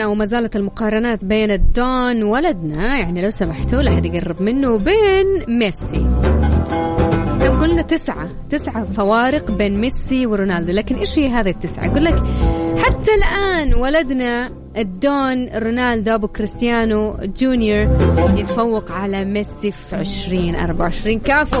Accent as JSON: {"language": "Arabic", "country": "Saudi Arabia", "said": "والأكثر شعبية عندنا في السعودية"}